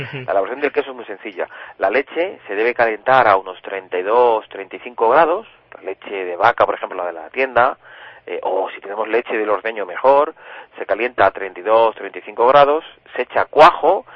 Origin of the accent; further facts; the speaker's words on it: Castile, Spain; Hombre, yo como buen castellano, quizás el queso manchego.